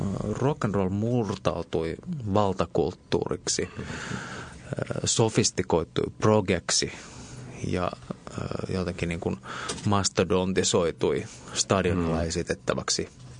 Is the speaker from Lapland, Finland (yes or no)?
no; Espoo, Uusimaa, Finland; mä en muista nuoruuteni Espoossa.